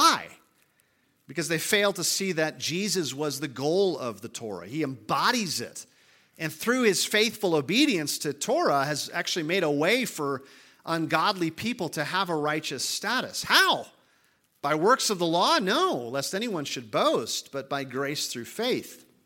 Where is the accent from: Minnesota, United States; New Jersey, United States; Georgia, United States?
Minnesota, United States; Now, I'm from Minnesota. I love the Minnesota Vikings